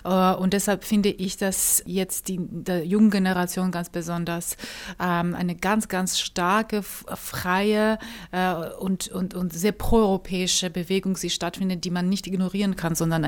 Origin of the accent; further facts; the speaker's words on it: Georgia; Und diese Liebe zu meiner Heimat habe ich eben nie verloren, weil ich wusste, und das weiß ich immer noch, dass die Menschen in Georgien auch etwas ganz Besonderes sind